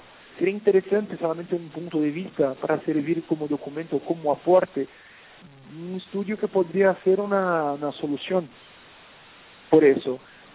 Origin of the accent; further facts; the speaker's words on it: Brazil; Spanish is a second language; yo soy de Brasil